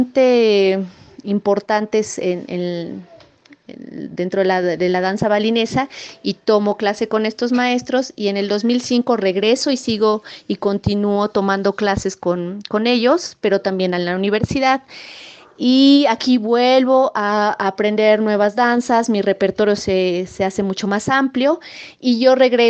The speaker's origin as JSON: {"language": "Spanish", "country": "Mexico", "said": "somos mexicanas que bailan danza balinesa"}